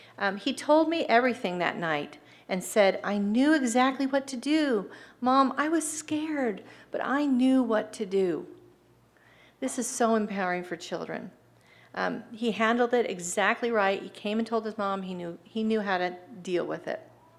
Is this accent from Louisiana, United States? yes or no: no; Washington, United States; that's where I'm from. Well, I'm from Washington, not Vancouver.